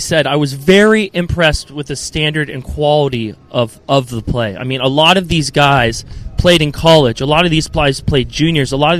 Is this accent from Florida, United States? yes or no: no; Pittsburgh, Pennsylvania, United States; My hometown Pittsburgh Penguins defeated the Arizona Coyotes.